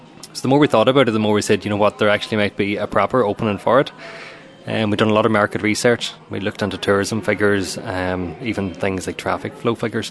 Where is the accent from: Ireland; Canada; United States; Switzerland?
Ireland; Kerrykeel, County Donegal; I suppose because I'm from Kerrykeel myself, I kind of always wanted to try and do something in that area.